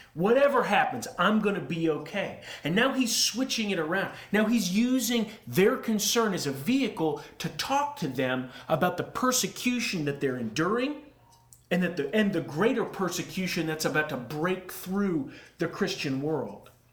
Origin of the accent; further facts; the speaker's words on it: Texas, United States; Just like as a Texan, I like barbecue and sports teams that lose a lot.